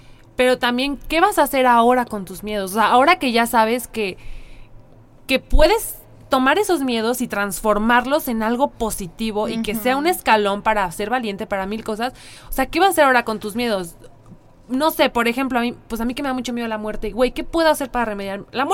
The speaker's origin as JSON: {"language": "Spanish", "country": "Mexico", "said": "como mujeres mexicanas"}